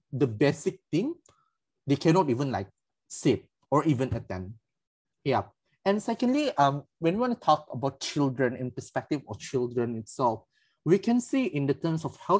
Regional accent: Malaysia; which we all basically take for granted as Malaysian

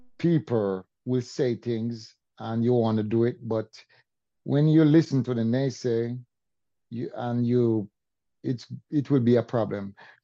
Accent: Jamaica; Jamaica, I'm from Jamaica.

